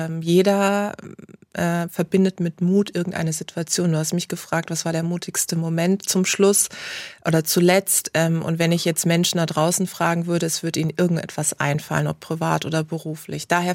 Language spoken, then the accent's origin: German; Karlsruhe, Baden-Württemberg, Germany; now in Munich, Germany; Ach, ich bin noch so oft in Karlsruhe, wie es so schön heißt, weil es natürlich meine Heimatstadt ist. Da hat alles angefangen.